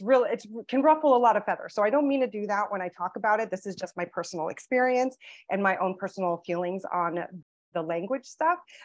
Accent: San Diego, California, United States; born there; also born or lived in Hawaii / Philippines; I was born in San Diego, but then my dad, because he was in the military, we lived also in Hawaii. And then we moved to the Philippines when I was, I think, 3.

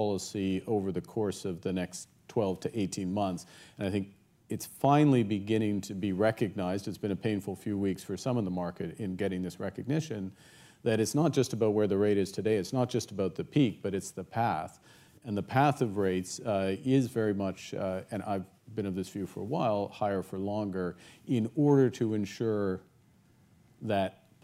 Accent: Fort Smith, Northwest Territories, Canada; born there; I was born in Fort Smith in the Northwest Territories.

